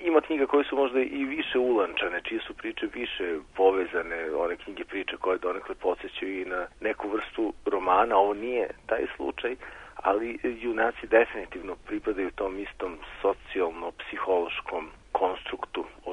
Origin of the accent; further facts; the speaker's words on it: Kikinda, Vojvodina, Serbia; Ja sam rođen i odrastao sam u Kikindi